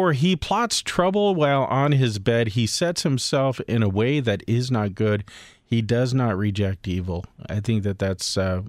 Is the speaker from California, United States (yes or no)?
yes; California, United States; I'm a Californian, and I was in Orange County